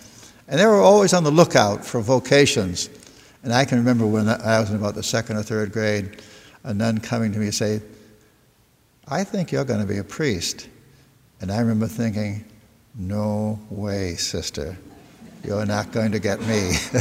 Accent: Edgewood, United States; in Edgewood, many of you know where that is

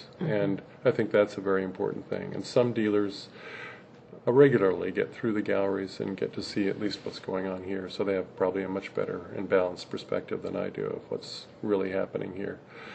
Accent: Mercer Island, Washington, United States; Mercer Island. When it was a little different than it is now

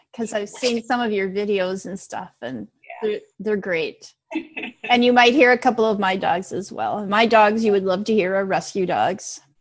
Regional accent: Minneapolis, Minnesota, United States; I live along the Minnesota-Iowa border. I grew up in Minneapolis.

